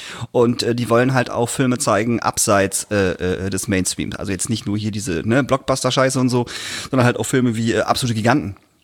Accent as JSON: {"language": "German", "town": "Emden", "region": "Lower Saxony", "country": "Germany", "said": "also ich rede jetzt nur von da, wo ich herkomme, Turbo-Jugend Emden"}